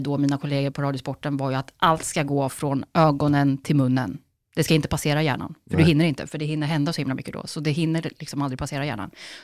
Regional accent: Motala, Östergötland, Sweden; Alltså jag är ju uppväxt på landet utanför Motala till och med.

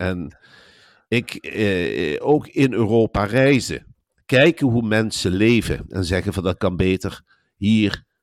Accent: Limburg, Netherlands; Ik kom uit de Mijnstreek.

